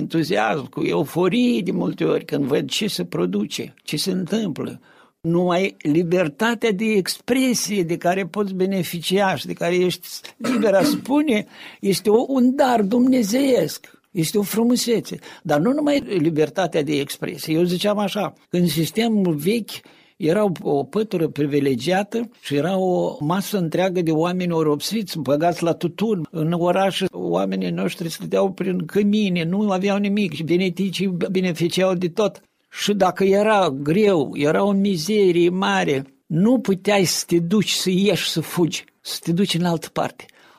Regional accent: Transnistria, Moldova; Vreau să spun chiar în satul meu, care este în zona separatistă

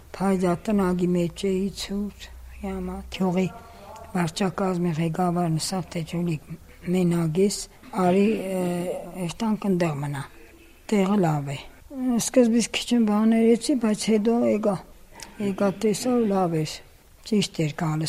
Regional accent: Hatsik, Shirak, Armenia; Հացիկ գյուղից

